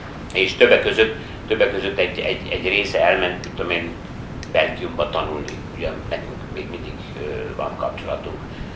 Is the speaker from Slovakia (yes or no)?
no; Hungary; büszkék voltunk azért, hogy ugye mi Magyarországról származunk